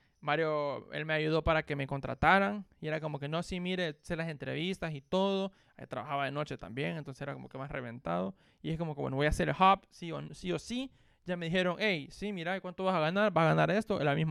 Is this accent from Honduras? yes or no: yes; Honduras; como buen hondureño